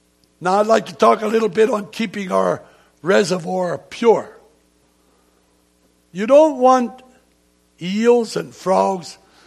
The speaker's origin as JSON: {"language": "English", "region": "Pennsylvania", "country": "United States", "tie": "born there", "said": "It's not my fault that I was born in Lancaster County. Neither am I to be praised about it because I had nothing to do with it. I was just born there."}